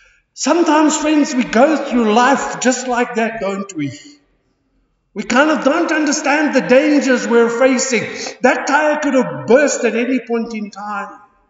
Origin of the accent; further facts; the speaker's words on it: King William's Town, Eastern Cape, South Africa; So he said, "Yes, I come from the Eastern Cape." He says, "Where in the Eastern Cape?" So I said, "King Williamstown or Gauteng."